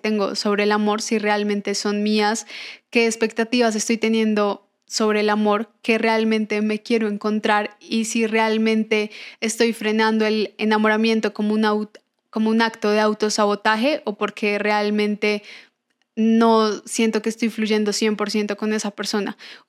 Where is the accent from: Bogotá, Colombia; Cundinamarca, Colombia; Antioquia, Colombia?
Bogotá, Colombia; accent: rolo; Yo soy colombiana, soy de Bogotá, nos dicen rolos, de ahí es mi acento. Muchos a veces creen que soy mexicana, no soy mexicana, soy 100% colombiana.